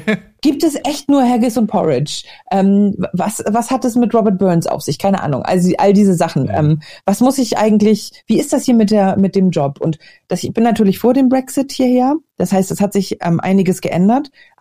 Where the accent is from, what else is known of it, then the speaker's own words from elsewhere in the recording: Hamburg, Germany; moved away; in Hamburg, in meiner alten Heimatstadt